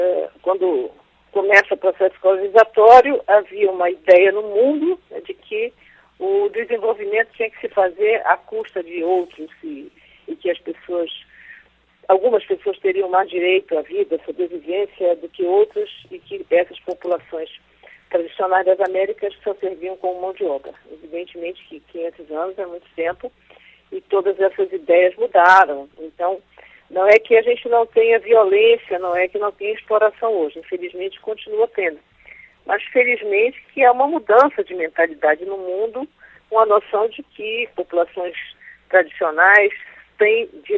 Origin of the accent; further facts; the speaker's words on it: Amazonas, Brazil; sou do Amazonas, vivo no Amazonas, fiz formação no estado de São Paulo, mas minha carreira e vida profissional foi toda construída aqui.